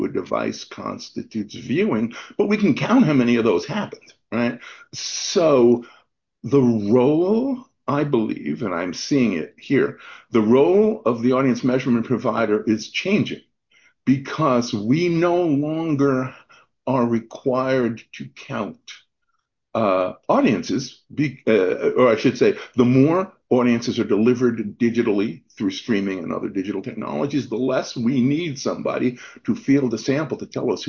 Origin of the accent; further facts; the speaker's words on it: United States; oh, I'm an American, is simply because I believe that the U.S. is somewhat of an anomalous market globally.